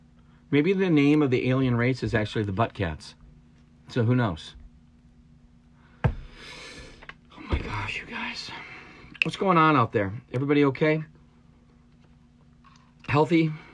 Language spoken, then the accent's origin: English; Valley City, North Dakota, United States; also born or lived in Detroit / Chamberlain; I was in Valley City so I was about 4 when I think we moved from Detroit area down to Valley City. My dad started teaching at Valley City State College at the time